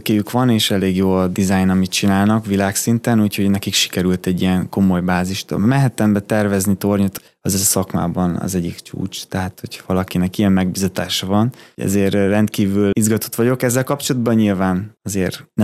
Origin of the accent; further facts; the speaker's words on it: Hungary; Magyarként én büszkén felvállalom, hogyha hibáztam